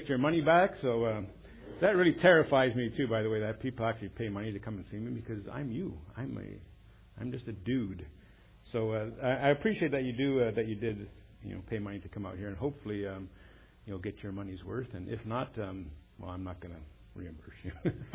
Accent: Canada; Nice to be down in Texas. We're a little bit warmer than where I am from up in Canada.

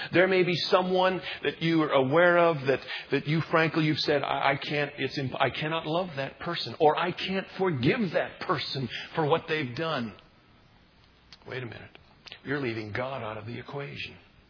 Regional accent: Jamestown, North Dakota, United States; Growing up in Jamestown, North Dakota, and Pastor Ken remembers this well

